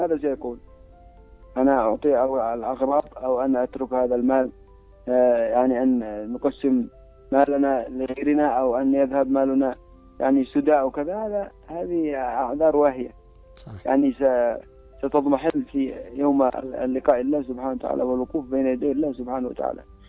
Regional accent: Yemen; في بعض المناطق يعني مثلا عندنا في اليمن مقارنة ببلاد العالم الآخر هناك يعني تكريم للمرأة

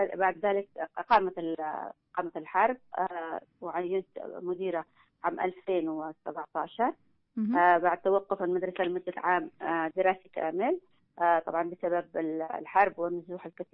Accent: Taiz, Taiz Governorate, Yemen; ولدت في تعز، درست المرحلة الابتدائية وفي مدرسة سبع، والإعدادية في مدرسة الثانوية والإعدادية في مدرسة بلقيس البنات. التحقت بجامعة تعز كلية العلوم تخصص كيمياء بيولوجي.

